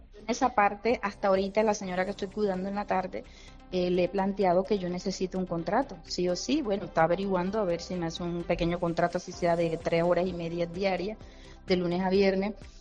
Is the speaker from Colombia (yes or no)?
yes; Caribbean Region, Colombia; now in Málaga, Spain; se parece mucho al lugar de donde yo vengo de Colombia, que es costa, que es sol, Caribe